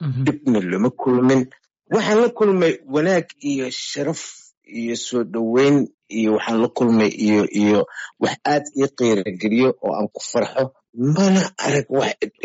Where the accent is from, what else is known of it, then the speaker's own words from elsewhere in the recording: Mogadishu, Banadir, Somalia; xamar aniga meesha aan ku dhashay oon ku soo koray oon ku weynaaday oon ku caqliyeystay oon ku guursaday oon ku guryaystay